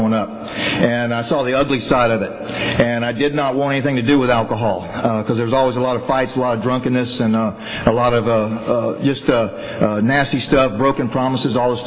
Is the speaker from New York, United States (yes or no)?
no; Texas, United States; I'm not from California. I'm from Texas. And all right. And I grew up a little country boy out in East Texas